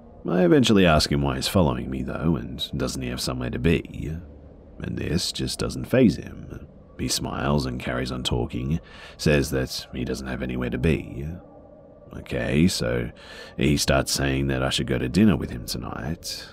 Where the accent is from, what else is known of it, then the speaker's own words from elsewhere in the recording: United Kingdom; I'm British, but I loved it.